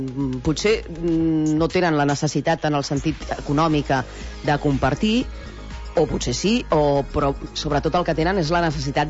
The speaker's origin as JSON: {"language": "Catalan", "town": "Girona", "region": "Catalonia", "country": "Spain", "said": "com a gironins sentim el..."}